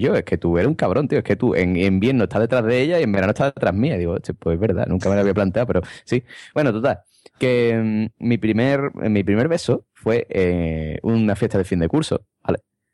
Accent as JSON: {"language": "Spanish", "town": "Madrid", "region": "Community of Madrid", "country": "Spain", "said": "Es que como soy de Madrid..."}